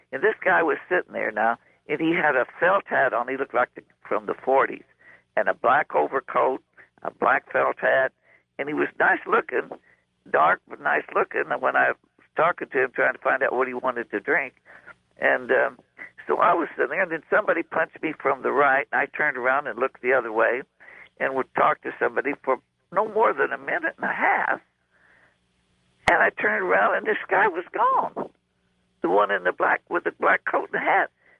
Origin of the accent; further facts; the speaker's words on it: Michigan, United States; Back in 1964, I'm from Michigan, or I used to live in Benton Harbor, Michigan, and I had went back there for a visit.